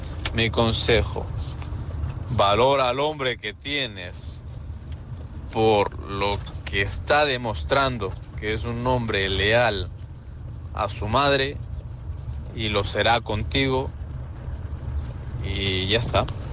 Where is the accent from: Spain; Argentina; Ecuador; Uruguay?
Ecuador; Yo soy latino, soy de Ecuador, tengo 33 años.